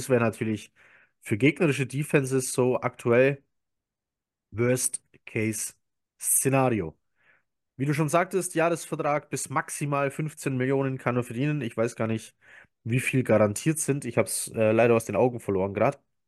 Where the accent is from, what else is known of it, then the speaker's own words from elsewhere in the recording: Baden-Württemberg, Germany; ich bin ja Schwabe, ne? Ja, wir Schwaben, wir sind sparsam, aber nicht geizig, gell?